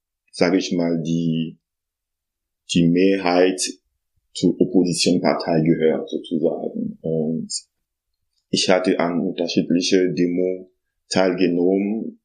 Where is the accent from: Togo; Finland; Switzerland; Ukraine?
Togo; moved away as an adult; now in Germany; Ich komme aus Togo, wo ich Naturwissenschaft studiert habe und als Lehrer gearbeitet habe bis 2014. Dann bin ich nach Deutschland wegen Studien gekommen, habe an der Uni Oldenburg Umweltwissenschaft studiert.